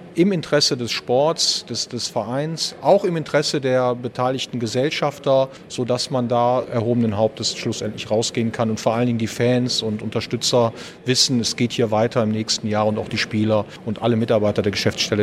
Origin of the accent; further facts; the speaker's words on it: Krefeld, North Rhine-Westphalia, Germany; born there; Ich bin gebürtiger Krefelder